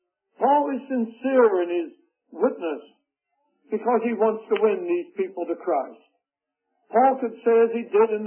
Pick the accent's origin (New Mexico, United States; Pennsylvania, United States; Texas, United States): Pennsylvania, United States; When I was growing up in Pennsylvania during the Depression, we had chickens.